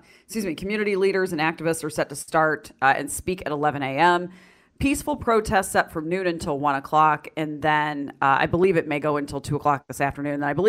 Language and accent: English; Tornado Alley, United States; You know, I grew up in Tornado Alley, and I've seen two tornadoes in person, once when I was a kid and once when I was in my early 20s.